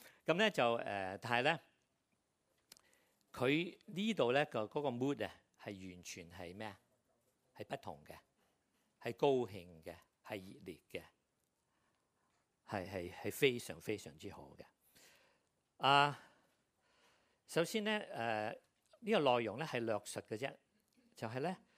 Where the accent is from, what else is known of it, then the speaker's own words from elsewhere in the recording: Guangzhou, Guangdong, China; 但我想起我小時候在廣州大的時候，我吃過花面的石樓